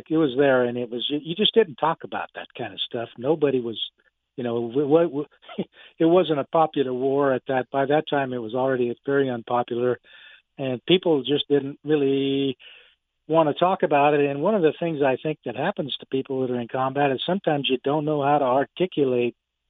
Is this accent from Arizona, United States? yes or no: yes; Casa Grande, Arizona, United States; So, I'm from your neck of the woods. I was raised in Casa Grande